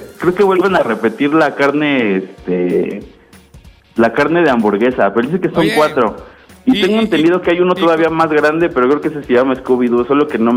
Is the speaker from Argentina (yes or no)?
no; Xochimilco, Mexico City, Mexico; Yo soy de Xochimilco.